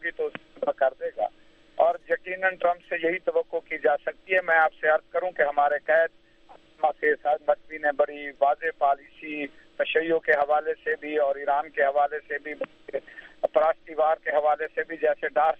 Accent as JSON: {"language": "Urdu", "country": "Pakistan", "said": "اور میں آپ کو کہ ہم پاکستانی ہیں, ہمیں پاکستان کے مفادات کا خیال رکھنا چاہیے"}